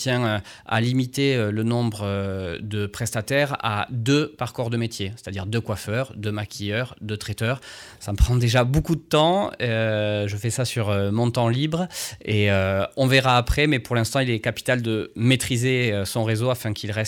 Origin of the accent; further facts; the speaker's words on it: Occitanie, France; S'ils viennent ici, chez nous, dans le Lot, c'est pas pour rien.